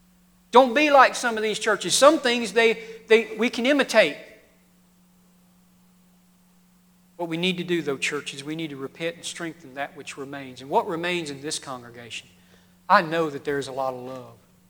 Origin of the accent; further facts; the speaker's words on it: Mississippi, United States; I'm from Podunk, Mississippi, all right? I can't even pronounce the word Mississippi correctly. I always skip a syllable. That's the way we say it.